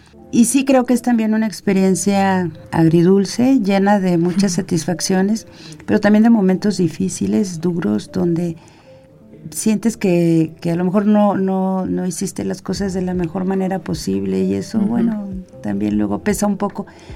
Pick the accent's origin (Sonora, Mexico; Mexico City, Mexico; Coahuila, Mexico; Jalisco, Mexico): Mexico City, Mexico; also born or lived in Aguadulce; now in Aguascalientes, Mexico; yo nací en Aguadulce, Veracruz. Viví ahí hasta los 8 años que nos movimos toda la familia hacia la Ciudad de México. Allá crecí, me formé a nivel licenciatura y me vine a vivir a Aguascalientes en 1984.